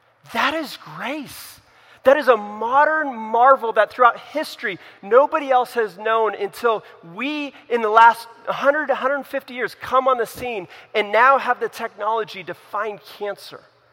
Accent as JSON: {"language": "English", "region": "California", "country": "United States", "tie": "born or raised there", "moved": "yes", "lives_now": "Pennsylvania, United States", "said": "We don't do that here in Pennsylvania, but where I grew up in California, you do."}